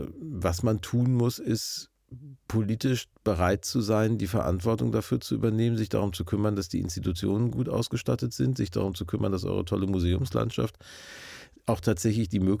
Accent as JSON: {"language": "German", "region": "Hamburg", "country": "Germany", "said": "Ich muss jetzt als Hamburger einmal sagen"}